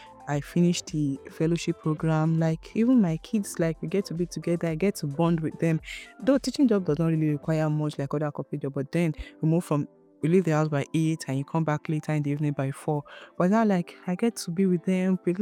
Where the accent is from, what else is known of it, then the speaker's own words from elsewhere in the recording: Lagos, Nigeria; I grew up in Lagos. I was born and brought up in Lagos. I only went out of Lagos for service, and since then, I've not come back.